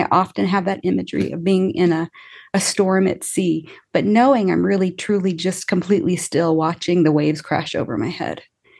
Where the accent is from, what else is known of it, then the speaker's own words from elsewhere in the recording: Indiana, United States; also born or lived in Chicago; And I grew up in the Midwest, but I grew up like born in Chicago, raised in Indiana